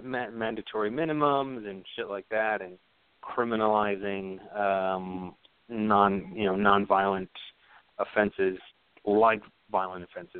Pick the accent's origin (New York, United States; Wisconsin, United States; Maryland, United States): New York, United States; Bronx; I grew up in the Bronx.